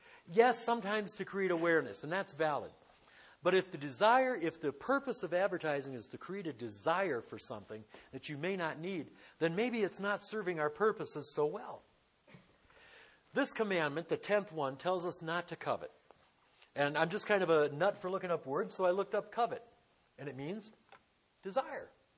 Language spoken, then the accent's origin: English; Detroit, Michigan, United States; Growing up in Detroit, if you had a home, chances were the mortgage was paid in part because you were associated with the auto industry.